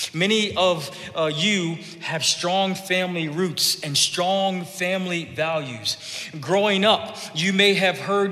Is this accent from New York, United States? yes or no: yes; Buffalo, New York, United States; I'm from Buffalo, New York. I grew up, born and raised in Buffalo, New York.